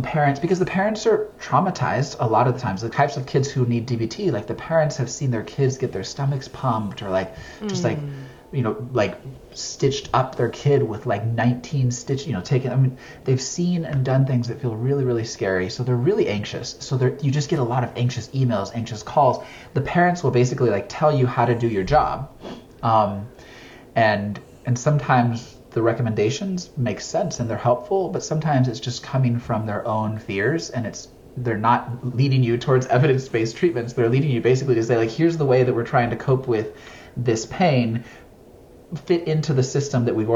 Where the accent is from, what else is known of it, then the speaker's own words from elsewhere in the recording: Mexico; also born or lived in China; now in Los Angeles, United States; I grew up in Mexico, lived in China for 10 years, 9 consecutively, and then 1 for my dissertation. And I live in LA.